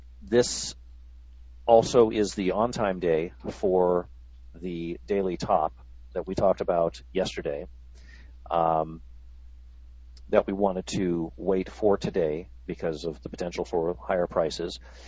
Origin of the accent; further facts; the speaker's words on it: California, United States; I love California. I grew up in California. I adore the place.